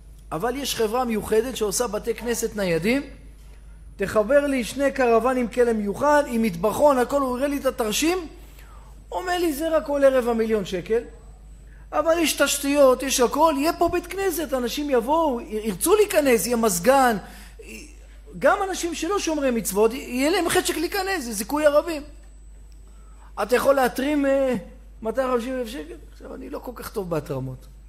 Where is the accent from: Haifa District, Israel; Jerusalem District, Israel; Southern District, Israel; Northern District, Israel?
Jerusalem District, Israel; Jerusalem; אני ירושלמי, והם פורים פרזים.